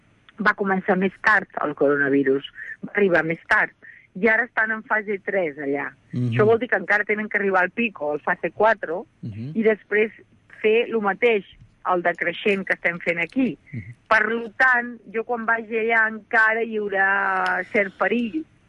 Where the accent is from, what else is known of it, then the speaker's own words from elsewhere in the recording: Catalonia, Spain; jo soc catalana